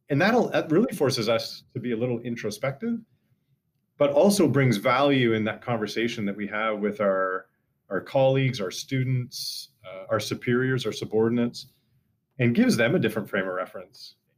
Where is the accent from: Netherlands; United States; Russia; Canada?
Canada; And I think that's because we're Canadian.